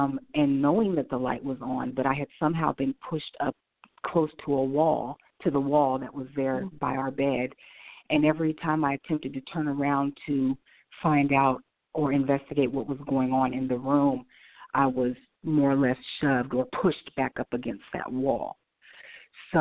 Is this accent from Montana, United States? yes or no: no; Iowa, United States; But I started out as a young mother. I'm from Iowa originally.